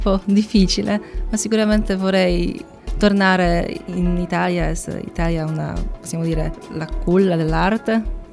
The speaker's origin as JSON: {"language": "Italian", "country": "Poland", "second_language": "Italian", "lives_now": "Cagliari, Italy", "said": "Dalla Polonia."}